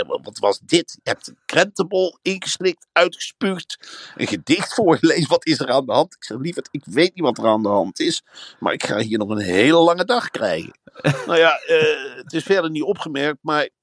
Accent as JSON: {"language": "Dutch", "region": "Gelderland", "country": "Netherlands", "said": "Ik kom uit de Veluwe."}